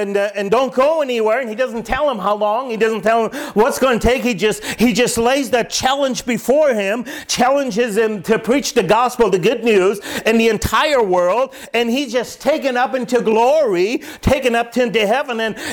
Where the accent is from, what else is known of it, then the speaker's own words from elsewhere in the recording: Ontario, Canada; I was born in Southern Ontario and lived there for a number of years.